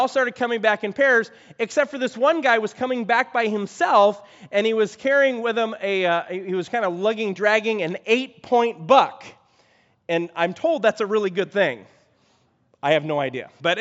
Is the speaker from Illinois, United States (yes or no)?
yes; Chicago, Illinois, United States; But I am not a deer hunter. I grew up in Chicago.